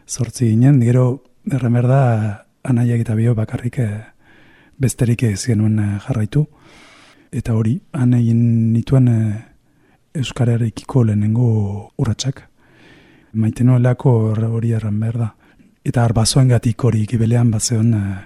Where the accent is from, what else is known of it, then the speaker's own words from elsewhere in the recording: Montevideo, Uruguay; Basque is a second language; now in Bayonne, France; Bai, Uruguaikoa naiz, Montevideokoa, zehazki. Da hiriburua, hiri handia bada. Eta Baionan daramatzat lau urte jadanik bizitzen. Eta gero euskararekin, euskaldun berria naiz.